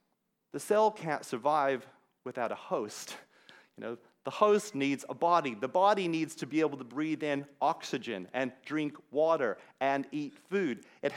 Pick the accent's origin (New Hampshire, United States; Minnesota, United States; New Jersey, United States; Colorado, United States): Colorado, United States; it comes from my home state of Colorado.